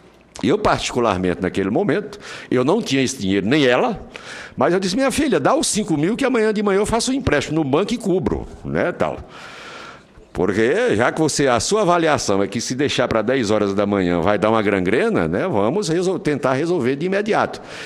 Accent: Piauí, Brazil; meus filhos moram no Piauí, eu sou do Piauí

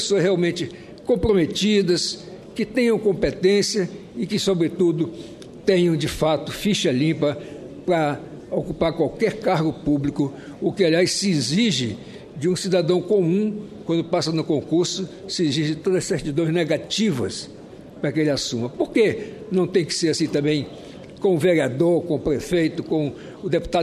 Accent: Roraima, Brazil; como roraimense, como filho do estado de Roraima, como um homem que realmente ama a minha terra

